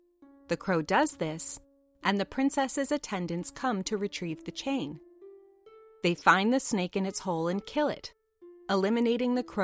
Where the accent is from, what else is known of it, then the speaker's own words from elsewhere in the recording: Los Angeles, California, United States; As I'm from Los Angeles, I was also familiar with many folk tales from the native peoples of the western United States.